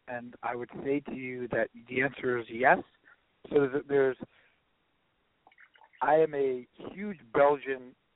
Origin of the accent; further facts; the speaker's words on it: New Jersey, United States; growing up in Northern Jersey, very Italian, very Italian-oriented community